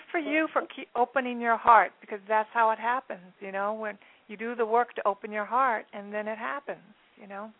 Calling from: New York City, New York, United States; No, I'm in New York City.

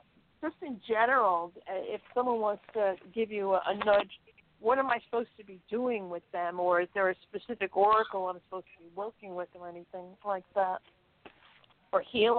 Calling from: Connecticut, United States; I'm calling you from Connecticut.

